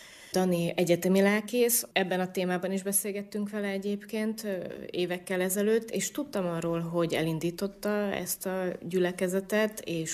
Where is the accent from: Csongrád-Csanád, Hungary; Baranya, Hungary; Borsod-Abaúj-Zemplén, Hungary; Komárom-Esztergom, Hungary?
Komárom-Esztergom, Hungary; Komárom; elkezdtem a szolgálatom a Dunántúlon, mert dunántúli vagyok. Komáromból származom, Kaposváron kezdtem el szolgálni, aztán mivel Budapesten végeztem a teológiát, Dunamellékre kerültem.